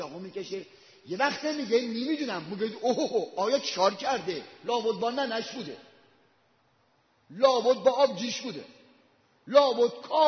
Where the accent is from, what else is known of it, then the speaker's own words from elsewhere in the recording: Isfahan, Iran; این آقا اصفهان، شهر خودمون اصفهان، تو سب جماعت نشسته بودیم